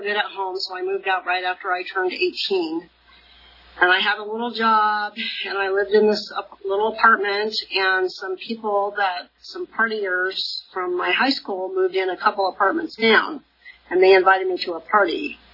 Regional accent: Exeter, South West England, United Kingdom; I was born in Exeter and lived there most of my life. Raised in an upper middle class family.

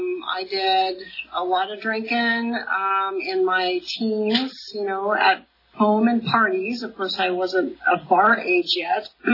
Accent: Exeter, South West England, United Kingdom; I was born in Exeter and lived there most of my life. Raised in an upper middle class family.

